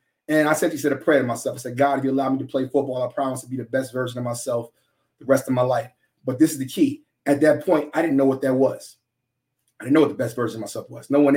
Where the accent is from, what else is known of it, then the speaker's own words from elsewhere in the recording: Long Island, New York, United States; So me, I come from Long Island, New York, come from a broken home.